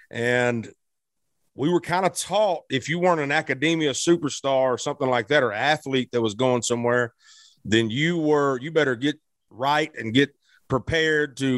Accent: Blytheville, Arkansas, United States; also born or lived in Memphis; So I was born in Memphis, Tennessee, and raised in Arkansas in Blyville.

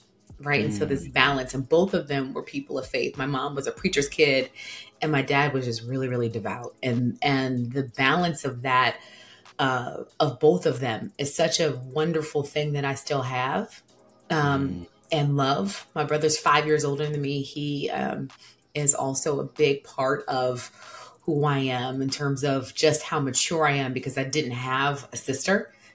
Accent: Pennsauken, New Jersey, United States; So I grew up in Pensauken, so right across the bridge from Philly.

